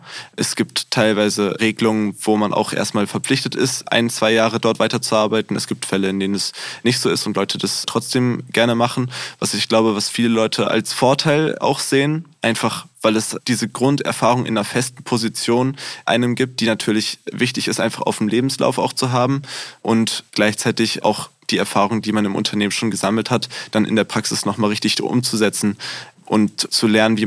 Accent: Hamburg, Germany; Ich hätte Lust, irgendwann wieder nach Hamburg zu gehen, wo ich herkomme, also aus der Region.

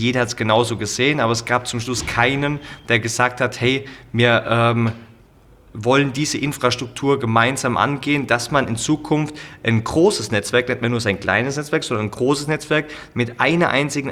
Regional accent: Germany; dass zumindest bei uns in Deutschland, ich weiß nicht genau, wie es bei euch in Österreich ist, aber bei uns in Deutschland über die ganzen letzten Jahre das Handwerk ein gewisses Image bekommen hat

